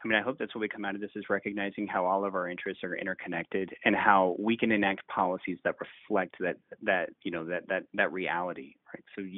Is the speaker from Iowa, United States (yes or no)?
no; Nashville, Tennessee, United States; You know, I'm from Tennessee, originally Nashville